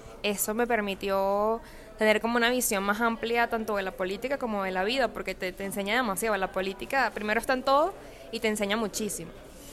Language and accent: Spanish; Caracas, Capital District, Venezuela; yo soy caraqueña. Tengo 29 años, yo estudié estudios internacionales en la Universidad Central.